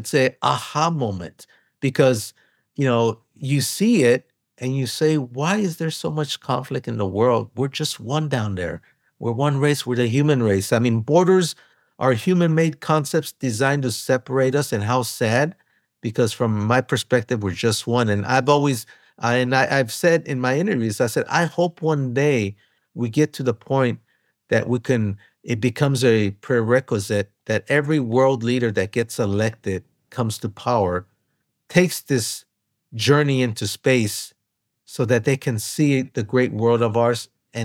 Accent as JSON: {"language": "English", "region": "California", "country": "United States", "said": "because it's my home state, California."}